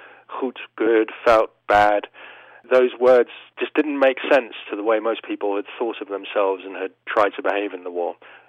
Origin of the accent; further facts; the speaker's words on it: Netherlands; I grew up in Holland. We weren't Dutch, but my dad took a job there. And growing up in a Jewish family, you know, 30 years after the war was when we arrived.